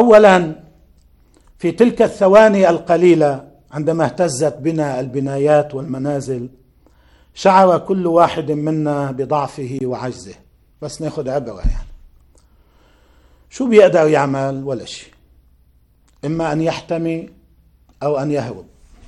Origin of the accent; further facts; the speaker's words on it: Lebanon; كالهزة عندنا في لبنان والزلزال في تركيا وفي سوريا